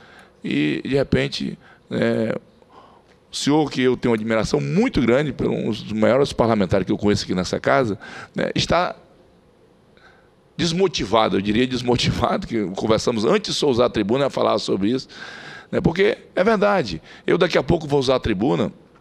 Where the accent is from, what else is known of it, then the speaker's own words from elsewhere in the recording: Acre, Brazil; Porque você vem da Bahia, eu venho do Acre.